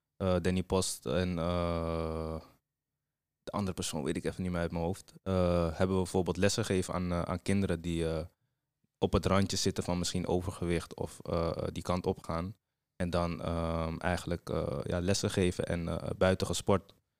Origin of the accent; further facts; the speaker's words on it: Almere, Flevoland, Netherlands; Ja, ik kom zelf uit Almere natuurlijk. Hier geboren en getogen.